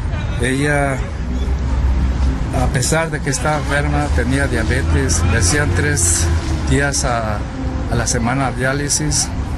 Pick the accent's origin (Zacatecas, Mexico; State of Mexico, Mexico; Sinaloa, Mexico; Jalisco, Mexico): Jalisco, Mexico; Mascota; También de mi pueblo, Mascota, Jalisco, pero bueno.